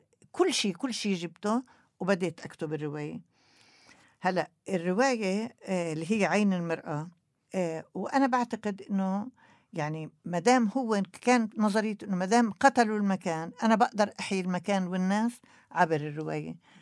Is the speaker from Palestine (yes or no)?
yes; Palestine; والدكتور رايح لبناني وأنا فلسطينية